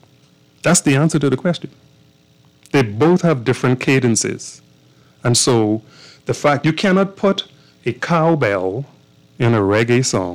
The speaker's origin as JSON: {"language": "English", "region": "Acklins", "country": "Bahamas", "said": "We're from Acklands."}